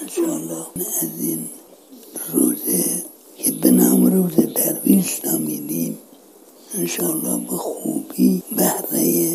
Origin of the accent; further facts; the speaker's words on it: Iran; یادتون نره که ما هم ایرانی هستیم هم مسلمان.